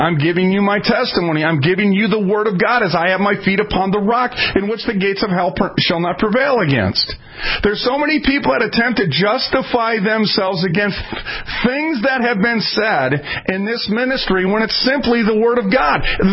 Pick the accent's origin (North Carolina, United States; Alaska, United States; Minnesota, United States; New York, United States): Minnesota, United States; Now, friends, I got to go back because I'm from Minnesota